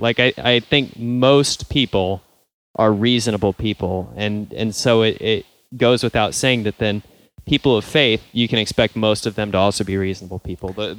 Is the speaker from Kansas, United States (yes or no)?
no; Montana, United States; I come from Montana, which is probably, you know, it can probably fairly be named the Great White North. Like, that state is almost 90% white.